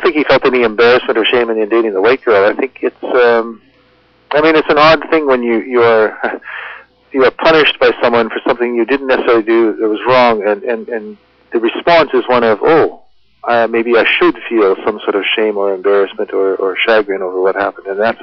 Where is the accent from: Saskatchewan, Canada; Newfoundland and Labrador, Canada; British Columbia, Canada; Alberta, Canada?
British Columbia, Canada; Port Edward; born there; I was born in Port Edward, British Columbia.